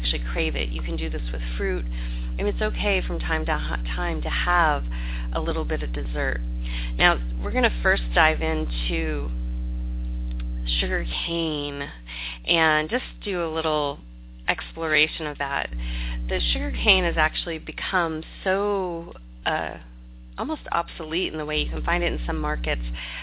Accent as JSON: {"language": "English", "region": "Hawaii", "country": "United States", "tie": "born there", "said": "For example, I was born in Hawaii, and I really always crave tropical fruit, crave coconuts, I crave those things from the islands, because it's part of my being"}